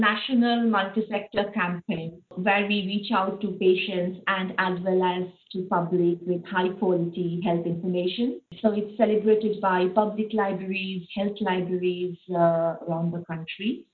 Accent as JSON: {"language": "English", "town": "Solihull", "region": "West Midlands", "country": "United Kingdom", "said": "from Solihull side."}